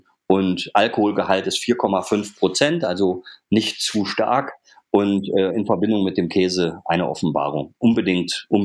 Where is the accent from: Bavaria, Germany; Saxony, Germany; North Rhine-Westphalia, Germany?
North Rhine-Westphalia, Germany; wenn man jetzt im Ruhrgebiet wohnt, wo ich ja lange gelebt habe und auch meine Heimat ist